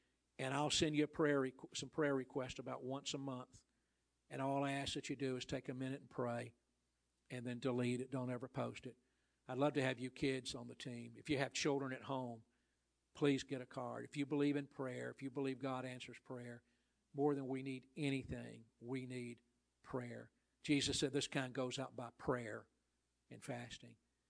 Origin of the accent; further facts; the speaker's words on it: Georgia, United States; Now, I remember as a kid growing up in Georgia, I'd hear pastors hold up the Bible and say, this Bible is so easy to understand, anybody can understand it.